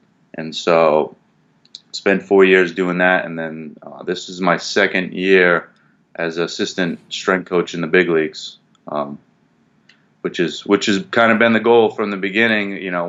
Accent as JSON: {"language": "English", "region": "New England", "country": "United States", "tie": "born or raised there", "said": "even though I grew up in New England."}